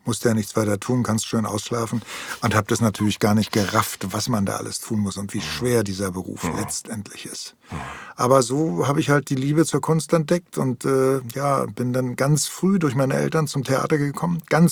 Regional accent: Berlin, Germany; ich bin in Tempelhof aufgewachsen. Tja, in einer kleinen Zwei-Zimmer-Wohnung, aus ganz einfachen Verhältnissen.

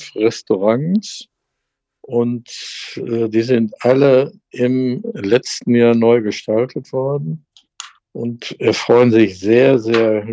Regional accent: Witten, North Rhine-Westphalia, Germany; Mülheim hat für mich den riesengroßen Vorteil von meinem Heimatort Witten.

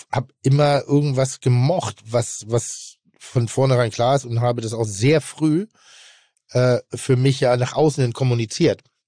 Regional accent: Pinneberg, Schleswig-Holstein, Germany; Bin dann in Pinneberg groß geworden.

